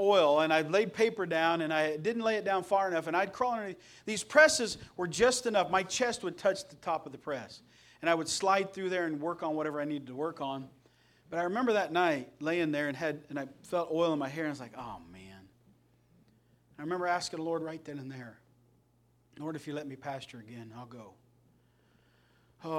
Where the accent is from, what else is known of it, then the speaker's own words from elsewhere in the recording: Terre Haute, Indiana, United States; born there; I was born in Terre Haute, Indiana